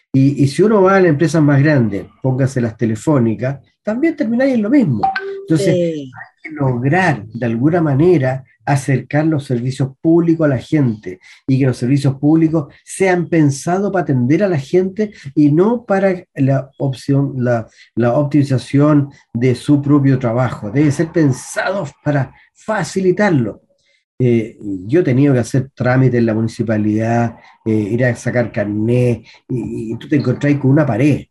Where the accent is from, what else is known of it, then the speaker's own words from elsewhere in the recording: Chile; si soy chileno, y el chileno no entiende lo que lee, así que yo soy un chileno más nomás.